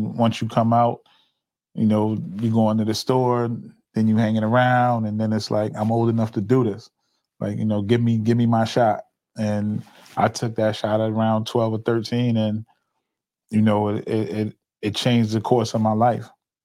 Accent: New Haven, Connecticut, United States; I grew up here in the city of New Haven. I'm born and raised in New Haven. I grew up in the Hill section, Congress Avenue area.

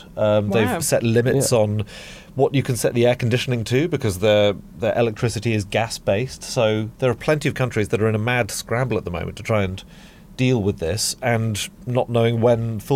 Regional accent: United Kingdom; as a Brit

